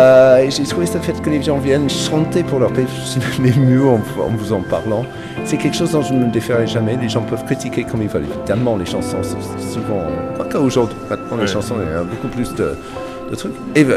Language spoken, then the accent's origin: French; South West England, United Kingdom; French is a second language; J'ai grandi en Cornouailles, où c'était un monde de granit un peu noir et blanc, il n'y avait que deux chaînes.